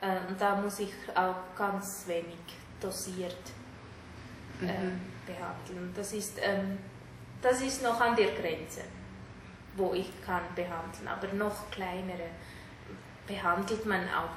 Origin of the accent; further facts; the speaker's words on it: Sri Lanka; now in Switzerland; Ich komme aus Sri Lanka. Ich bin ein Tamili. Mhm. Und ich bin seit 1993 hier in der Schweiz.